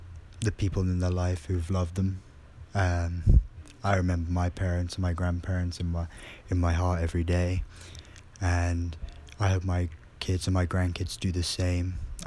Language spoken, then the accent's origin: English; United Kingdom; as a Brit myself going to America, it did help me a lot.